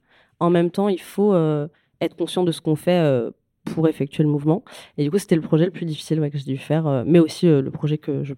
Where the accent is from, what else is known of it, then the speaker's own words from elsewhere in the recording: Lyon, Auvergne-Rhône-Alpes, France; moi, je viens de Lyon